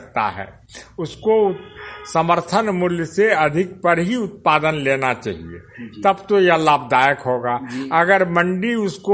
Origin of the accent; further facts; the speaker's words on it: Ekasi Tola, Bihar, India; ग्राम एकासी टोला, प्रखंड बरियारपुर, जिला मुंगेर, बिहार का रहने वाला हूं।